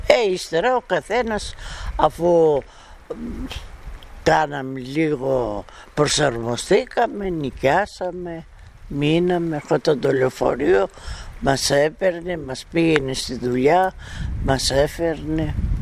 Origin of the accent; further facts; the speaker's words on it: Komotini, East Macedonia and Thrace, Greece; Ο τόπος μου. Εδώ γεννήθηκα. Εδώ πήγα σχολείο.